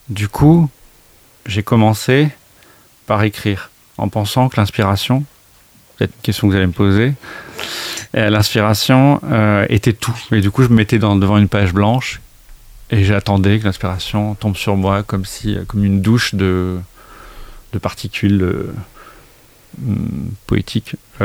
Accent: Nouvelle-Aquitaine, France; je viens des Landes, où j'étais élevé dans la forêt, comme un sauvage, presque, parce qu'on était... du côté d'Aurigne, en fait, dans une maison perdue dans la forêt.

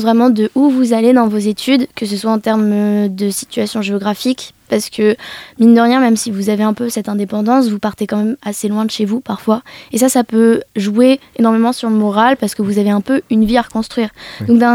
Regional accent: Nevers, Bourgogne-Franche-Comté, France; Pour ma part, je suis née à Nevers, j'ai fait toutes mes études à Nevers, de la maternelle en fait, au lycée, je n'ai jamais bougé de Nevers.

